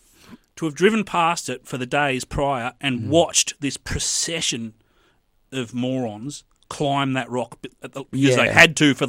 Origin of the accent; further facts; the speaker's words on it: New South Wales, Australia; the very far south coast of New South Wales.